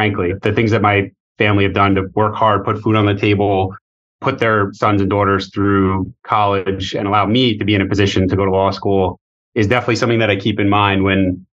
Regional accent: New York, United States; First and foremost, I grew up in New York. I'm a Long Islander, born there, raised there, went to school upstate for undergrad, and then law school at Fordham. I currently live on Long Island today

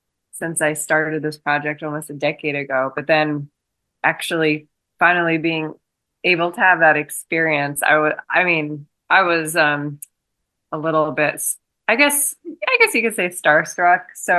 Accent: Rutland, Vermont, United States; also born or lived in Burlington; now in Las Vegas, United States; I lived in Burlington for like 13 years before I moved out to Vegas, but I'm originally from Rutland, Vermont, about an hour and a half south.

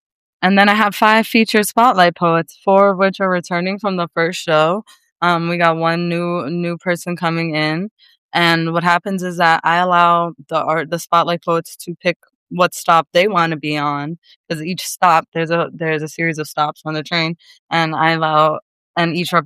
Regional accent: New York, United States; I'm very New Yorker nowhere. I mean, the entire show takes place in the subway ride.

